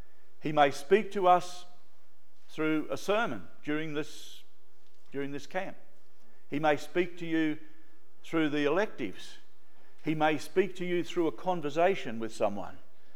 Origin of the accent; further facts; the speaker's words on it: Australia; Yeah, I'm Australian and I'm counted in the census